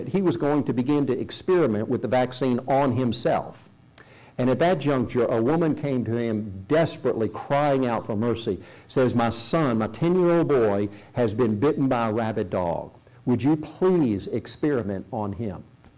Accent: South Korea; Growing up in Korea, and Dad was a medical doctor and worked in a hospital there, and people would come in with rabies.

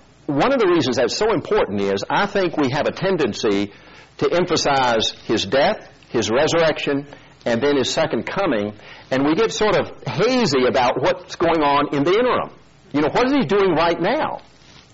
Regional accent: South Korea; Growing up in Korea as a youngster, my dad was a medical doctor.

